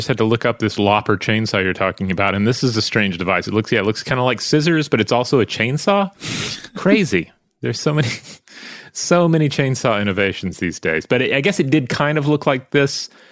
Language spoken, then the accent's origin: English; Tasmania, Australia; I grew up in Tasmania, where logging was a big thing